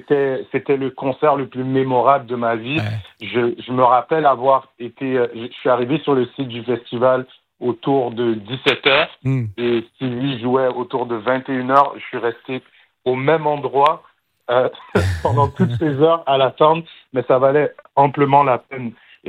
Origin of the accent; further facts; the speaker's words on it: Montreal, Quebec, Canada; moi, je suis un Montréalais, j'ai grandi ici, je suis né ici.